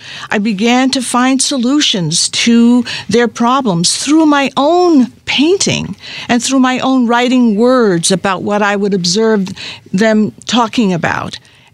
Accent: New York City, New York, United States; I'm from New York City originally.

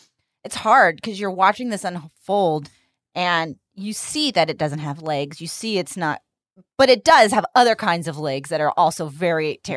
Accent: Ireland; I say that with no shade to Ireland because I am Irish and I love Ireland.

